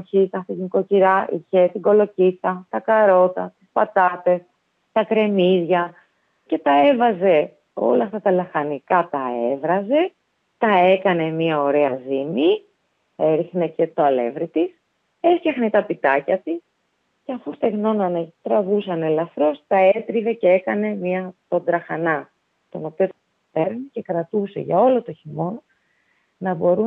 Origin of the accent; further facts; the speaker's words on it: Eastern Macedonia and Thrace, Greece; Στο χωριό μου έχω την αυσιατρικότητα που το βιώνω από παιδί. Βόρεια βλέπω βουνό, νότια βλέπω τη θάλασσα και το νησί.